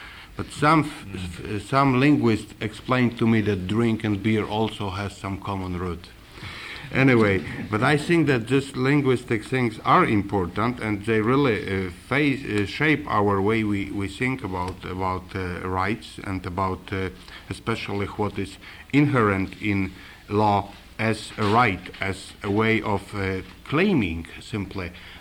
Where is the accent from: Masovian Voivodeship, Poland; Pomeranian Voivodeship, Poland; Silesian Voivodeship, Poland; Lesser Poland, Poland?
Masovian Voivodeship, Poland; Warsaw; English is a second language; I'm from Warsaw